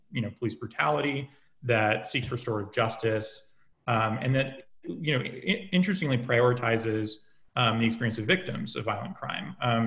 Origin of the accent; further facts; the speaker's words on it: Texas, United States; we just won a race in Travis County, my hometown